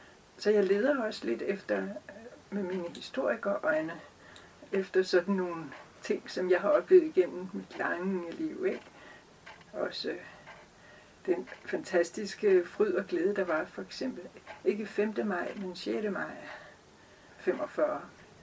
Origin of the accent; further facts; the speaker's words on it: Copenhagen, Capital Region of Denmark, Denmark; og tæt på havnen, og ikke? Og det var et rigtig, rigtig Østerbro.